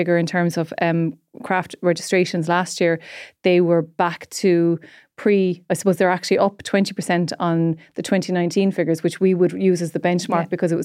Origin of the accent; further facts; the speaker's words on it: Cork, Munster, Ireland; I grew up just outside Cork City